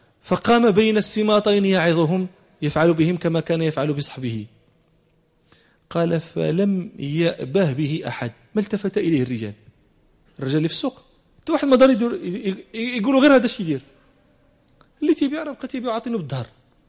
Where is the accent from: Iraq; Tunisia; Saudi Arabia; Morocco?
Morocco; هذا واحد المثال زوين عندنا في المغرب في الباديه